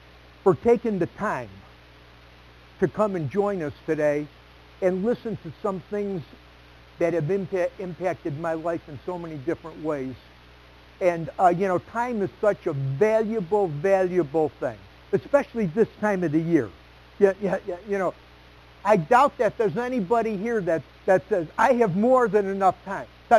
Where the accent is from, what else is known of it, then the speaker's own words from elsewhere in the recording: Chicago, Illinois, United States; accent: Chicago; now in Minnesota, United States; people tell me I never lost my Chicago accent